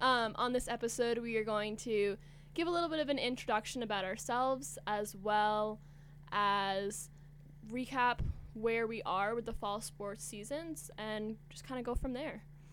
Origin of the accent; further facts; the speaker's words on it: Belfast, Maine, United States; So I'm from Belfast, Maine, a town on the coast, pretty big tourist town. And went to high school there, grew up there my whole life.